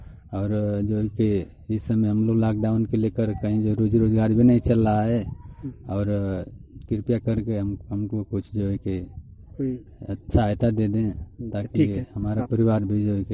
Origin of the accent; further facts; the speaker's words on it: Sultanpur, Uttar Pradesh, India; ग्राम Sultanpur, coat जालावा, जिला गाजीपुर, उत्तर प्रदेश का रहने वाला हूँ।